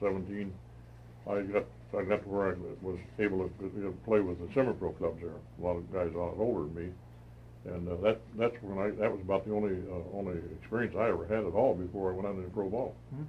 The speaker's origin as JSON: {"language": "English", "town": "Decatur", "region": "Illinois", "country": "United States", "tie": "born or raised there", "said": "I was raised pretty much in Decatur, Illinois. And even though it was a pretty good-sized city, we did not have any baseball"}